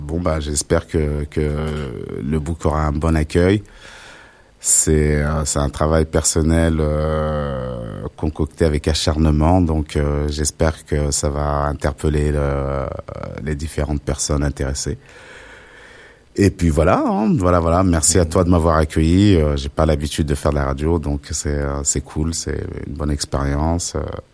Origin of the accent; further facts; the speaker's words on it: Auvergne-Rhône-Alpes, France; Moi, je suis d'Isère, donc pour sûr que mon livre sera trouvable sur Grenoble.